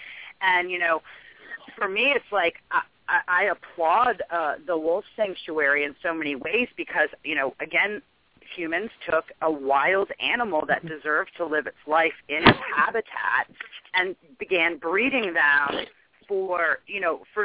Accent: District of Columbia area, United States; when I grew up right outside the District of Columbia, and even when I was in school as a child

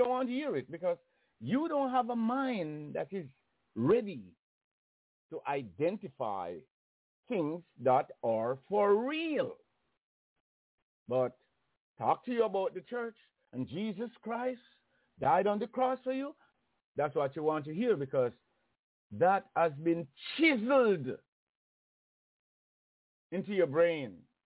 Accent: Jamaica; growing up in Jamaica. As you know, that's a sunny, sunny place there

